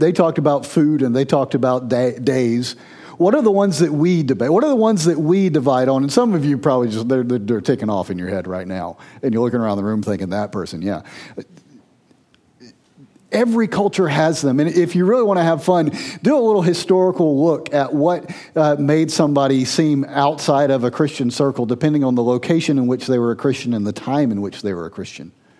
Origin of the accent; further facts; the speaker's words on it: Georgia, United States; My college roommate, who was from my hometown in Georgia, spent a semester abroad in Australia.